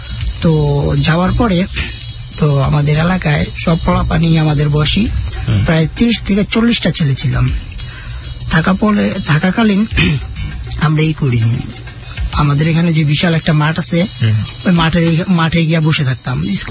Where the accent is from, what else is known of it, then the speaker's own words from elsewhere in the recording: Dhaka, Dhaka Division, Bangladesh; তো আমার বেড়ে ওঠা হচ্ছে ঢাকাতে যাত্রাবাড়িতে।